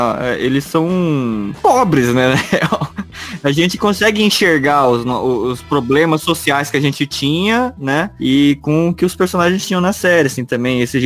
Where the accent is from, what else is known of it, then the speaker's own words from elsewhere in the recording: Brazil; A gente é latino, a gente é o único país que fala português aqui, né, na América do Sul.